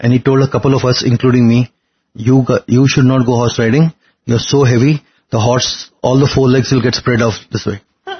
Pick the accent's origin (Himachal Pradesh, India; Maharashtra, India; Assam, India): Maharashtra, India; Mumbai; moved away as an adult; So I came from Bombay with looking for an MBA.